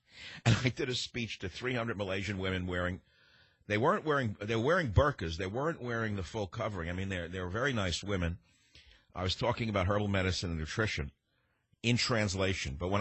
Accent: Bronx, New York, United States; born there; I mean, I was born in the Bronx. I don't know what tribe that would be unless it's the Bronx Indians.

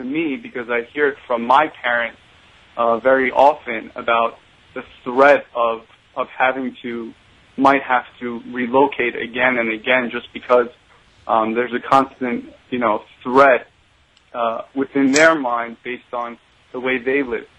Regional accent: United States; born there; I'm a Iranian Jew. I was born in America. I'm a first generation American.

